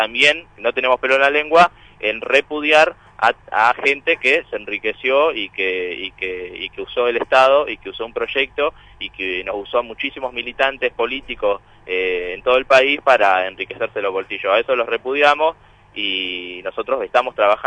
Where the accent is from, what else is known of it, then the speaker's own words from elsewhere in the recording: Concepción del Uruguay, Entre Ríos, Argentina; Muchos de nosotros venimos de la JPVIT, un poco de Concepción de Uruguay, que es lo que nos toca. Muchos de nosotros venimos de hogares no muy pudientes